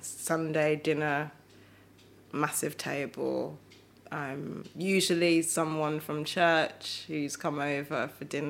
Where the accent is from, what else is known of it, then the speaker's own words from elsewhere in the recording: Birmingham, West Midlands, United Kingdom; So I was born in Selly Park, Birmingham.